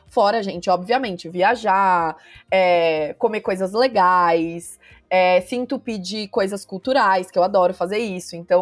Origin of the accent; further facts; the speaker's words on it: Minas Gerais, Brazil; Isso, eu sou mineira, eu sou uma mistura de Brasil com Egito. É uma mistura de Minas Gerais com Chile.